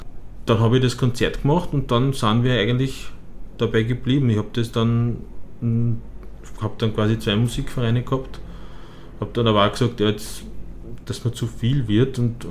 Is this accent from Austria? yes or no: yes; Pfaffstätten, Lower Austria, Austria; weil es bei uns in Pfaffstätten in der Phase, wie ich dort groß geworden bin, ziemlich viele Kapellmeisterwechsel gegeben hat